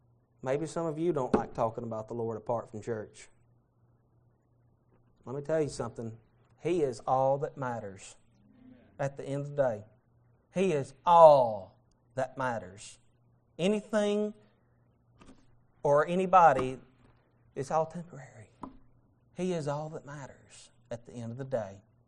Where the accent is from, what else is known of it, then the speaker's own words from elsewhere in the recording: Alabama, United States; I'm originally from Alabama, and if you shake a tree in Alabama, four or five Baptist preachers will fall out.